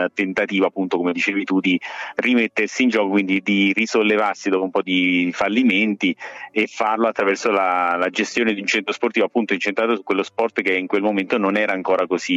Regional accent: Battipaglia, Campania, Italy; avevo la squadra del mio paese che è Battipaglia ed era in A2

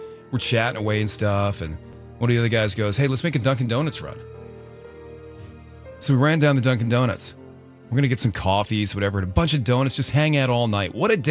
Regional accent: Ireland; And I'm Irish. Spicy food and me, we have a relationship that's curious.

